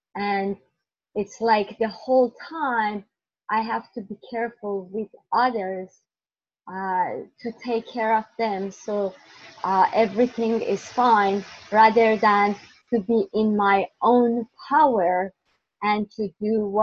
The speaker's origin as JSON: {"language": "English", "country": "Iran", "said": "I'm from Iran."}